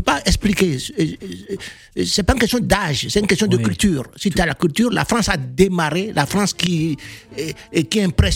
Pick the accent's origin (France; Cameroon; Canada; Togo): Togo; Je suis d'origine du Togo.